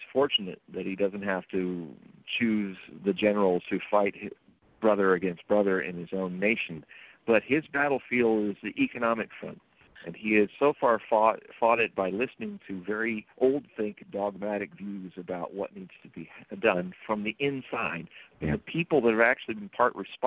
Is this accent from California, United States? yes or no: yes; Hollywood, California, United States; I grew up in Hollywood. I'm from that industry